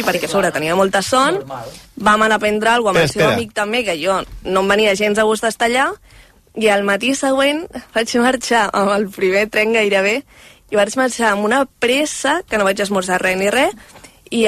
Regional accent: Barcelona, Catalonia, Spain; però ell vivia a Vic i jo sóc de Barcelona

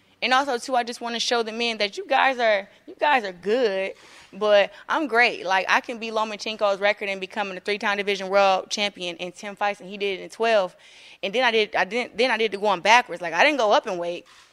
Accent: Flint, Michigan, United States; I'm fighting for a 3-division world championship to become the fastest boxer ever in my hometown. I feel like Flint will be uplifted by that.

